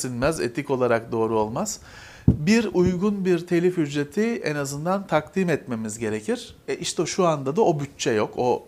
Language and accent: Turkish; Bakırköy, Istanbul, Turkey; Ya ben Bakırköylüyüm.